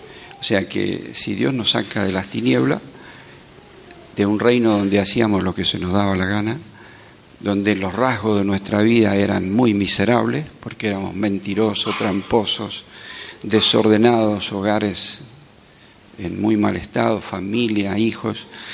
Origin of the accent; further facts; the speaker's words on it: Mendoza, Argentina; born there; yo nací de casualidad en Mendoza. Mi papá era cordobés. Así que bueno, en esas escapadas a Mendoza, bueno, conoció a mi mamá y nací yo. Así que hay algo que me tira acá en Mendoza, la verdad.